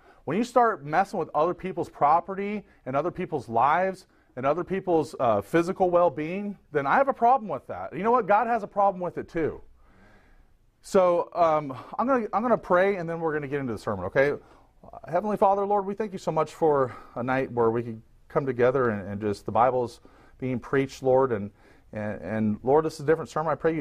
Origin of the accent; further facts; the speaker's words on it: Portland, Oregon, United States; And I'm from Portland, Oregon.